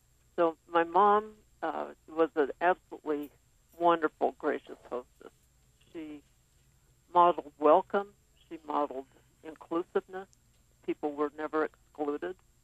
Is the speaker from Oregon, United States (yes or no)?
yes; Salem, Oregon, United States; Salem, Oregon. It was a wonderful place to grow up. As you know, it's Oregon's capital city.